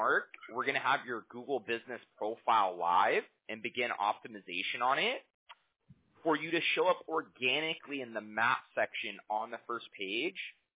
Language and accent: English; Huntington Beach, California, United States; Costa Mesa is where the company is located. I'm from Huntington Beach, though.